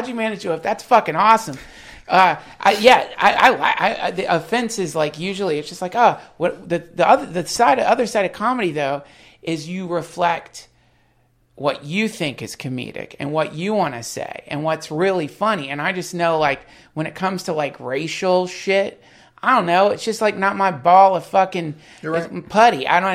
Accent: the South, United States; I grew up in the South.

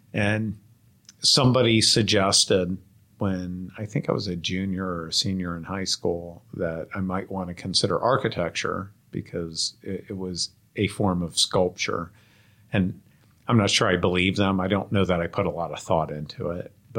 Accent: Columbus, Ohio, United States; I grew up in Columbus, Ohio, and my path to Cincinnati was I went to undergraduate at Miami University

